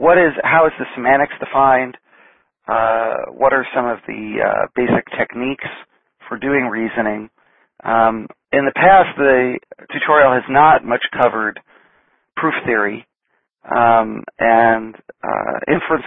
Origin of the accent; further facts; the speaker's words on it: Seattle, Washington, United States; which was held here in my hometown of Seattle, last week.